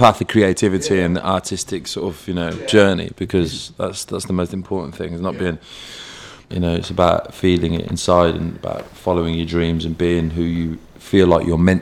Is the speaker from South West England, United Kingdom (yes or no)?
no; Coventry, West Midlands, United Kingdom; our look on where we come from and our hometown, we come from Coventry